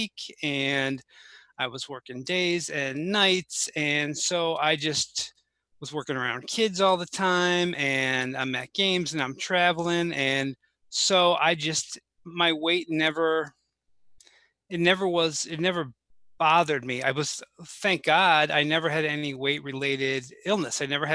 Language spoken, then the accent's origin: English; Connecticut, United States; No, I grew up in Connecticut.